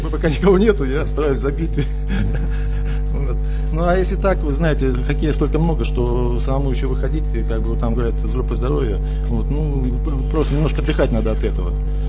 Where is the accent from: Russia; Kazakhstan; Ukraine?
Russia; Prokopyevsk, Kemerovo Oblast; Сам я с Кузбасса, город Прокопьевск, и начинал там и заниматься хоккеем.